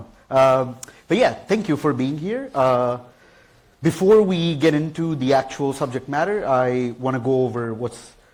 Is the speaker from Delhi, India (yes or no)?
yes; New Delhi, Delhi, India; now in A Coruña, Spain; I am from India, from New Delhi, and I live in A Coruña in Spain.